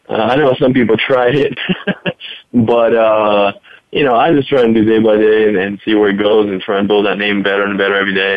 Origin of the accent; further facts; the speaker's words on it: Rome, Lazio, Italy; also born or lived in Brazil; now in Denver, United States; I live in Denver, but I am actually born in Brazil and raised in Rome.